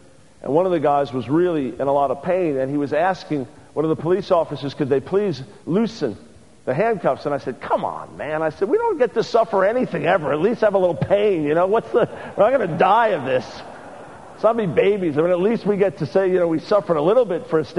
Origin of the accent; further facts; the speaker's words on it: United States; before God because I'm a rich American.